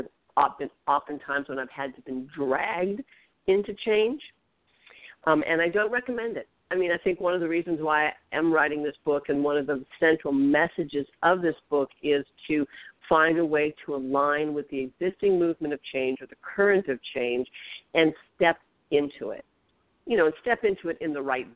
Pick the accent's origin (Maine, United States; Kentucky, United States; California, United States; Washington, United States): California, United States; Los Angeles; So, you know, I grew up in West Los Angeles and grew up in the same house for, you know, until I left for high school, and my parents didn't move until, you know, well after I was in college.